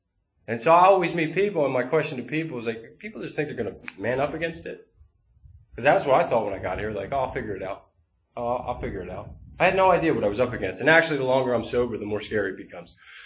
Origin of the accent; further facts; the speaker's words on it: Philadelphia, Pennsylvania, United States; I grew up in Northeast Philadelphia, so I would hang out with the Mayfair kids, right?